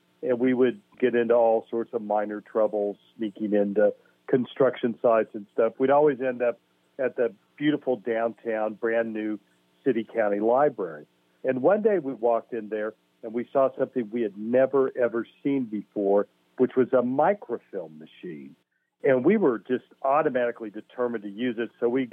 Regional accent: Tulsa, Oklahoma, United States; I'm born and raised in Tulsa. And, you know, even as a kid in the 60s, you know, as a 10 or 11-year-old

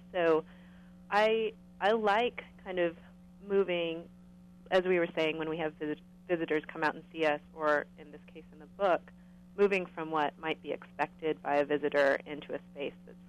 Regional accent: California, United States; I have a sort of interesting situation because I grew up in California, but my dad's side of the family is on Maui

